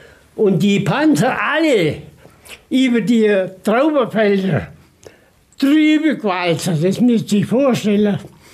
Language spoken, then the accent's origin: German; Apfelstetten, Baden-Württemberg, Germany; born there; 18.06.25 geboren und bin jetzt 96 Jahre. Ich bin geboren in Apfelstetten bei Münzingen.